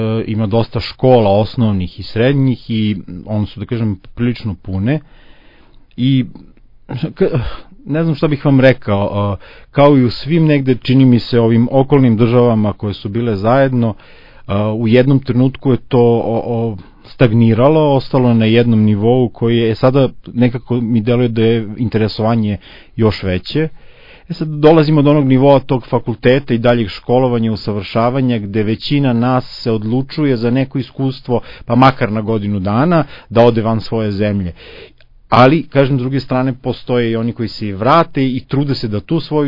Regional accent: Belgrade, Serbia; also born or lived in Čačak; ja dolazim iz Beograda, zapravo rođen sam u Čačku, ali živim i neko, jedan veliki deo mog školovanja sam završio u Beogradu.

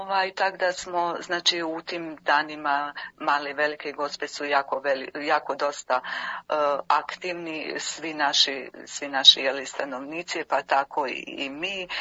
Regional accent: Vareš, Federation of Bosnia and Herzegovina, Bosnia & Herzegovina; Pa nas iz Vareša dolazi, ja mislim, nekih 7-8 koji su porijeklom iz Vareša.

